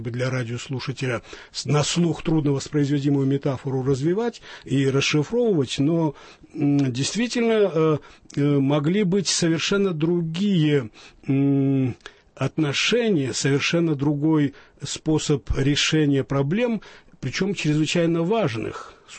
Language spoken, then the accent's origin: Russian; Georgia; now in Russia; как грузин, живущий в России, как человек, любящий очень русскую культуру и Россию